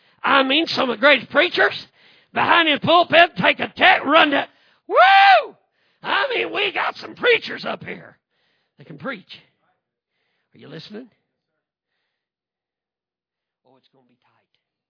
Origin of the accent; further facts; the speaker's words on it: Illinois, United States; they must have found out I was from Illinois.